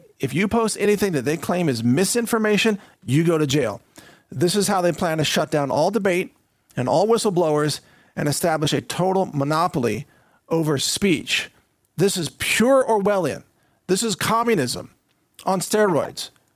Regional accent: Texas, United States; The kind of truth that I'm sharing with you every day here as a Texan, as an American

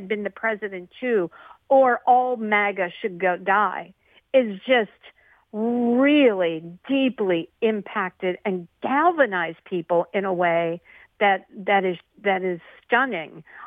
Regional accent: Pittsburgh, Pennsylvania, United States; just take my hometown of the city of Pittsburgh.

